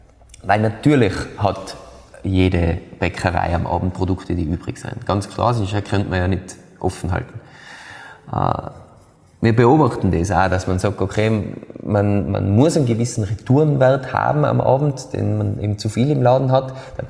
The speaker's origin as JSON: {"language": "German", "country": "Austria", "said": "Dachkonstruktionen, die bei uns in Österreich nie und nimmer feuerpolizeilichen Beschau standhalten würden."}